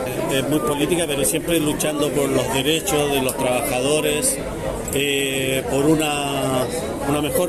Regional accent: Chile; now in Canada; me siento orgulloso de la comunidad chilena

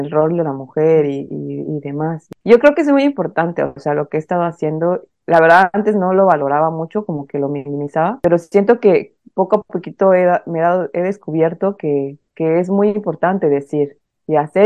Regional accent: Oaxaca, Mexico; moved away as an adult; mi cosmovisión pues fue toda entera del Istmo de Tehuantepec, porque ahí crecí. Yo salí de Oaxaca, me fui de Oaxaca a los 18 años, y creo yo que estar 18 años en mi estado

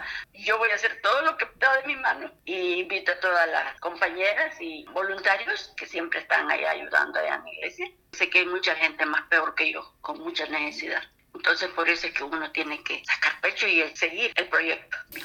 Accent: El Salvador; Soy de El Salvador. Comencé cuando fue para los dos terremotos de mi país.

